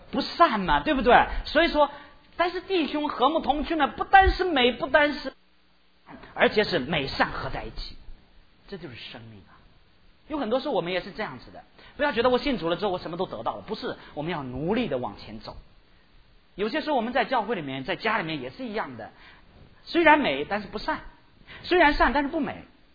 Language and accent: Chinese; Henan, China; 我是从河南来的啊，秋天的时候，河南的秋天的时候啊